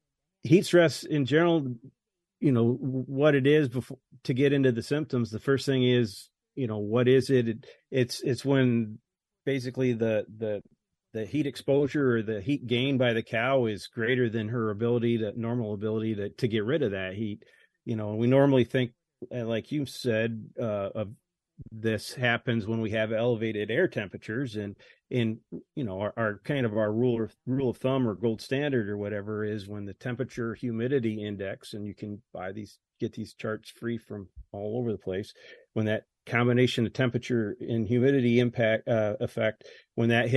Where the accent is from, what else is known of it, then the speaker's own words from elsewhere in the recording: New York, United States; moved away; I grew up in New York, so I'm still learning. I've been here for almost 20 years, so we're getting it down.